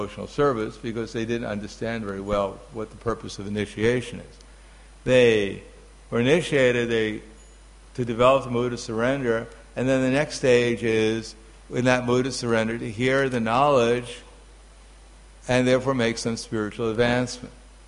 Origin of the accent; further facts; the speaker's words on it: Slovenia; I know we came from Krishna, but I came from Slovenia.